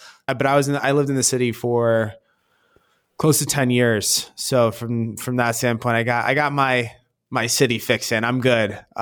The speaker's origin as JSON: {"language": "English", "region": "Michigan", "country": "United States", "said": "graduated, I'm from Michigan, so I didn't want to go back to Michigan."}